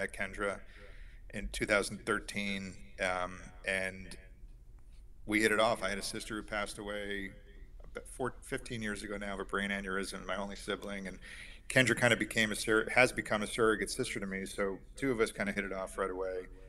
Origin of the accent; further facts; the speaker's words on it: East Coast, United States; now in Texas, United States; I grew up on the East Coast, lived on the West Coast for a little while, but moving to Texas, to me, might as well have been like moving to Saturn.